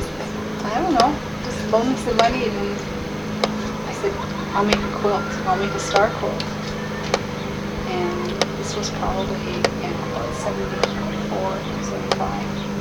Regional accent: Wolf Point, Montana, United States; also born or lived in Indiana / California; I was born in Wolf Point and raised on the reservation. The majority of my life, probably about 95% of it. And the other 5%, we moved on the relocation program

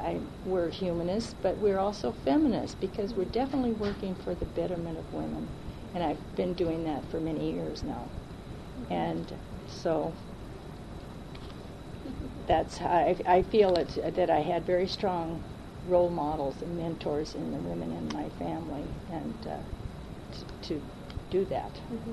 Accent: Missoula, Montana, United States; born there; And so I was born in Missoula, and because my dad's parents moved over here and my mother came to the university here.

